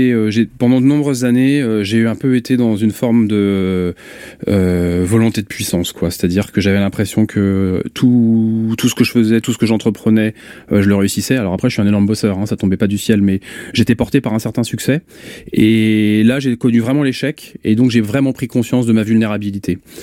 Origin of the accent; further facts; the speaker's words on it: Pays de la Loire, France; now in Vannes, France; j'ai passé donc 24 heures dans le Maine-et-Loire, là où j'ai grandi et où mes parents avaient encore leur maison à cette époque-là